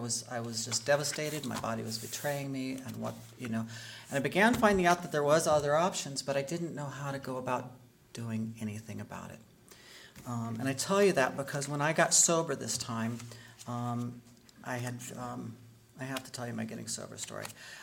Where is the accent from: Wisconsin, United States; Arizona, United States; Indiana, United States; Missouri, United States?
Indiana, United States; Terre Haute; I grew up in the Midwest in Terre Haute, Indiana.